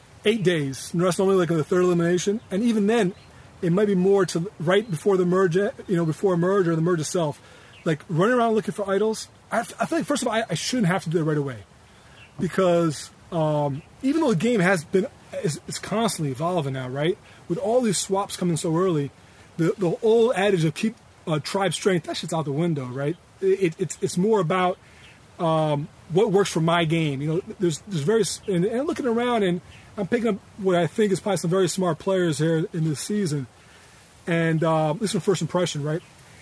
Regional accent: New York, United States; So, you look at me and you see the bald head. I'm from New York, right?

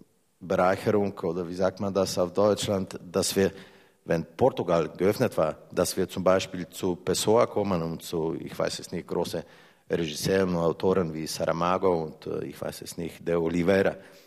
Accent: Slovenia; German is a second language; Und ich als Slowene werde sagen auch Kosovo.

